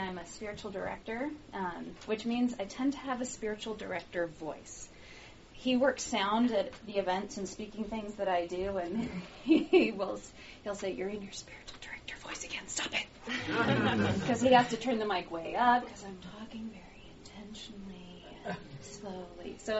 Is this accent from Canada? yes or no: yes; Canada; moved away as an adult; also born or lived in United Kingdom; now in Colorado, United States; I'm Canadian and British. I moved down to Colorado 5 years ago to get married to that guy in the back.